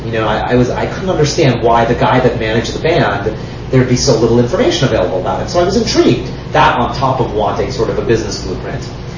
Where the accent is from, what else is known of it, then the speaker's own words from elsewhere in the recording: New York City, New York, United States; Growing up in New York City, I was exposed to all fields of the arts at a very early age.